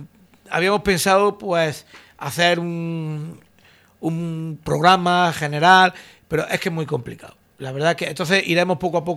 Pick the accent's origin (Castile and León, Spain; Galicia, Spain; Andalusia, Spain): Andalusia, Spain; Andújar; Hay que reconocer que indudablemente, pues todos somos de Andújar